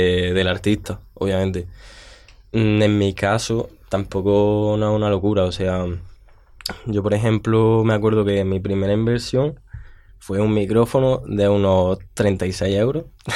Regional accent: Santa Fe, Andalusia, Spain; Yo soy de un pueblo de Granada, soy de Santa Fe, que está a unos 15 minutillos de allí de la ciudad. Y yo nací en Granada, me he criado en el pueblo y sigo viviendo allí en el pueblo.

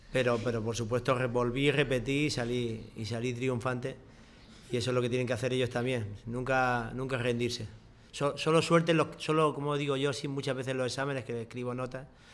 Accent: Region of Murcia, Spain; llego al término de Murcia, soy murciano

